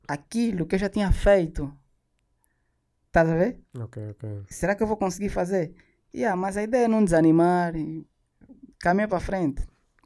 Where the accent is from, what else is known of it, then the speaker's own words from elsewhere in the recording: Angola; União como angolano, vamos nos dar as mãos.